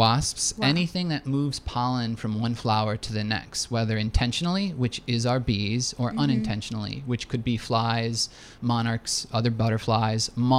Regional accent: Madison, Wisconsin, United States; I'm actually from Madison and grew up here

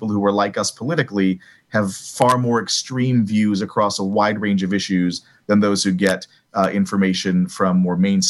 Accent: Minnesota, United States; I'm from Minnesota, and so if you're a Vikings fan

